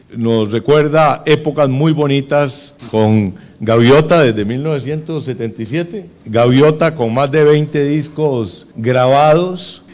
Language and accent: Spanish; Costa Rica; Quizás una que nos estremece y el alma y los sentimientos a los costarricenses